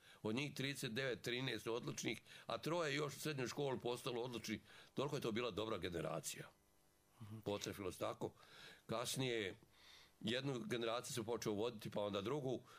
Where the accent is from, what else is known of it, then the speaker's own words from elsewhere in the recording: Bijakovac, Republika Srpska, Bosnia & Herzegovina; Ja sam rođen u selu Bijakovac kod Kozarske, odnosno Bosanske Dubice.